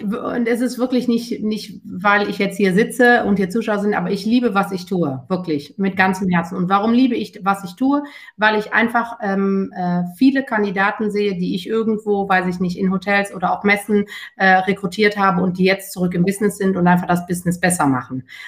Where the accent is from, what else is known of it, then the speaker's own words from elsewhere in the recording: Cologne, North Rhine-Westphalia, Germany; Ich meine, ich bin Kölnerin durch und durch.